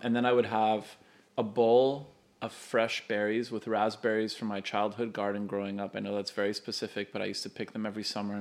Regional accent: Canada; They ended up picking three Americans, and then I'm Canadian and Tan is British.

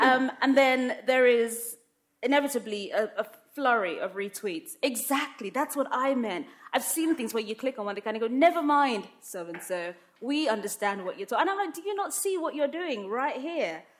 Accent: Nigeria; like I said, I'm Nigerian. I got my passport a few years ago, so it's official.

